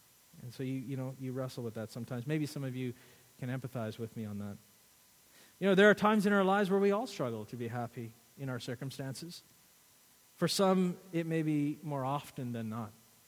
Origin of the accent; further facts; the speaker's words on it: Canada; I enjoy being a Canadian. I had a chance to go back to India where my parents were from, and I thought, thank you, Lord, that I'm a Canadian.